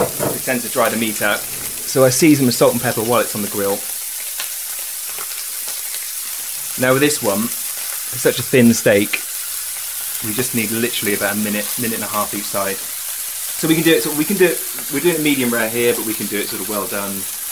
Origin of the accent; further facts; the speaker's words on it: South West England, United Kingdom; So, well, I grew up in the Forest of Dean, in a small sort of village in the middle of a forest.